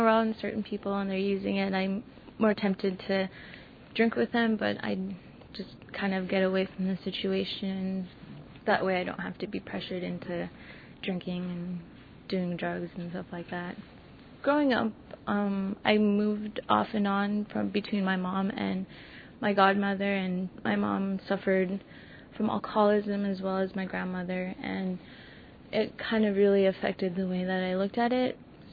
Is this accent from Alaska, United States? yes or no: yes; Dillingham, Alaska, United States; I was born and raised in Dillingham, Alaska.